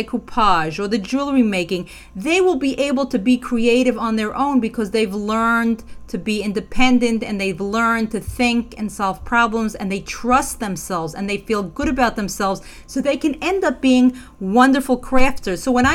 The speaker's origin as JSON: {"language": "English", "country": "United States", "said": "Now, I'm from the United States"}